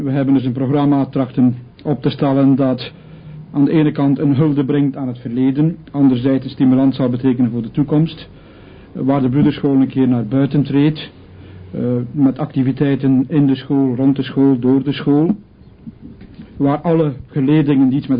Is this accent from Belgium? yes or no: yes; Flanders, Belgium; gevolgd door een gezellig samen zijn waar we ook als Vlamingen goed in zijn